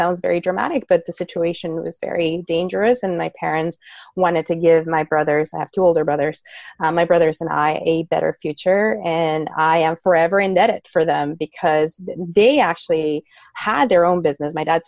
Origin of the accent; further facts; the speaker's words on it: northern Mexico, Mexico; moved away as an adult; now in Canada; So I am from Mexico, as you said so in my introduction. I was born in, I'm from the north of Mexico, so it borders with Texas. And I came to Canada after I finished high school. So I was 18